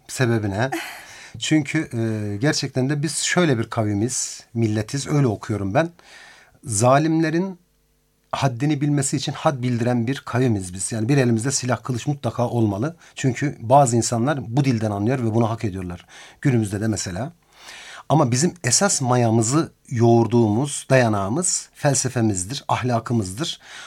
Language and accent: Turkish; Ankara, Turkey; born there; işte 1970 Ankara'da doğmuşuz. Selanik göçmeniyiz. Aslımız Horasan. Anadolu'da işte bir göçe bir hayat. Sivas, Karaman, oradan Balkanlar. Sonra Mübadele dönmüşüz Ankara'ya.